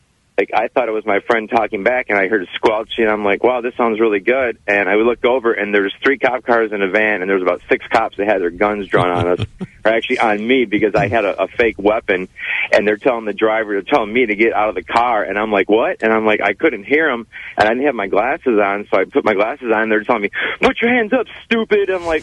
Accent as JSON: {"language": "English", "town": "Detroit", "region": "Michigan", "country": "United States", "lives_now": "Van Nuys, United States", "said": "Now, I'm a filmmaker from Detroit, and I was back. This is back in Michigan"}